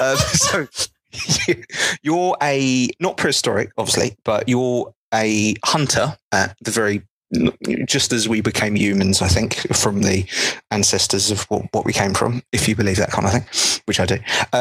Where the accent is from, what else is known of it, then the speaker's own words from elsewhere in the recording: United Kingdom; I'm a Brit.